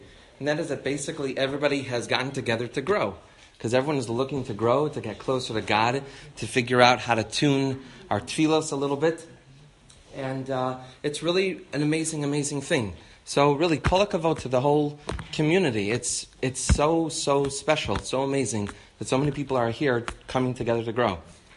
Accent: Detroit, Michigan, United States; I'm originally from Detroit.

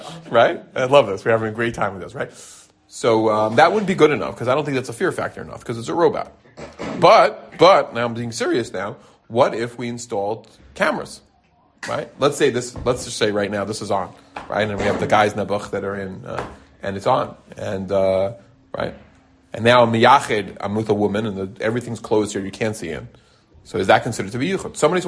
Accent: Israel; English is a second language; Excuse me, I'm from Israel. I not know.

